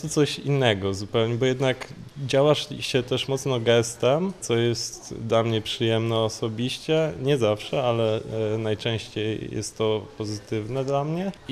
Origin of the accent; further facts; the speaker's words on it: Toruń, Kuyavian-Pomeranian Voivodeship, Poland; Jestem z Torunia. Studiuję tutaj, zacząłem drugi stopień magisterki u nas na Wydziale Sztuk Pięknych na UMK w Toruniu.